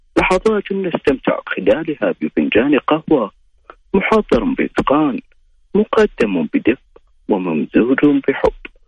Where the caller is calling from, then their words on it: Riyadh, Riyadh Province, Saudi Arabia; من الرياض.